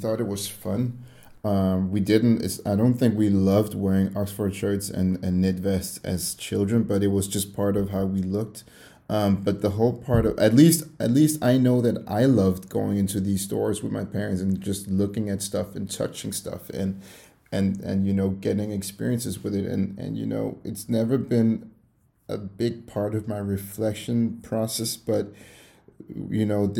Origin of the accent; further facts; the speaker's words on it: Denmark; I'm 29 years old, sorry. And I'm born and raised in Denmark, but have parents of Congolese descent.